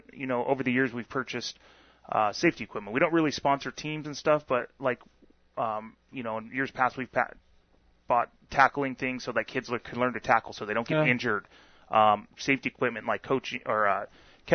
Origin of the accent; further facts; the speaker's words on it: Phoenix, Arizona, United States; You know, growing up I grew up in Phoenix.